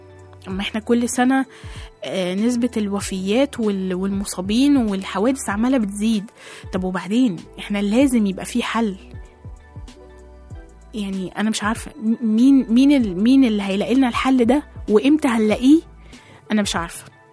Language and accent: Arabic; Egypt; انا كمواطن مصري ماليش اي واسطة لا في الشرطة ولا في الجيش، انا مواطن مصري عادي جدا.